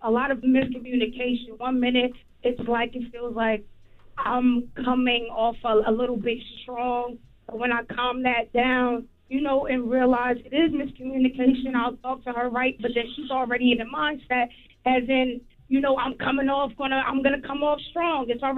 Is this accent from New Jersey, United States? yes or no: yes; New Jersey, United States; You know what I'm from Jersey.